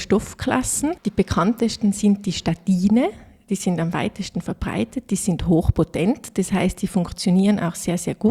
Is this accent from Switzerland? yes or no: no; Austria; zum Beispiel bei uns in Österreich die Walnüsse